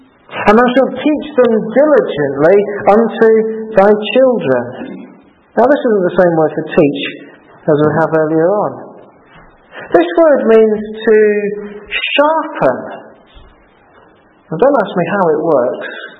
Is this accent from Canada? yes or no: no; United Kingdom